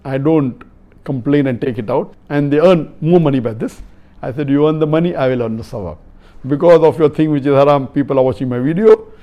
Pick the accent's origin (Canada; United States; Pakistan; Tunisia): Pakistan; English is a second language; from Pakistan.